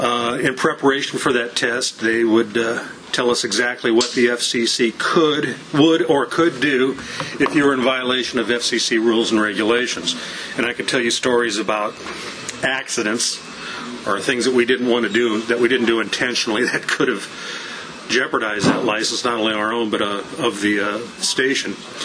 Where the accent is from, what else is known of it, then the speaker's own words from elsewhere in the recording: Kearney, Nebraska, United States; I grew up in Kearney, Nebraska, went to high school there. It was my hometown. I still consider it my hometown.